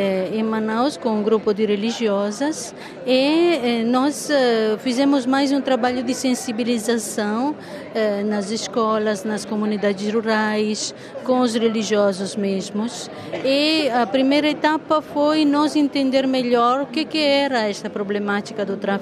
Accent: Italy; Portuguese is a second language; moved away as an adult; also born or lived in Brazil; Eu sou italiana

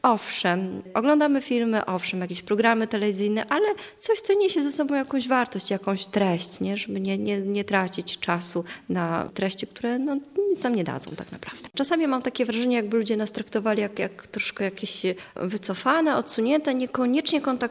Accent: Bełchatów, Łódź Voivodeship, Poland; pochodzę z Bełchatowa, to miasto między Łodzią a Częstochową, znane z wydobycia węgla, z ogromnej elektrowni, jednej z największych w Europie. Tam się urodziłam i przez 21 lat spędziłam czas mój bardzo szczęśliwie.

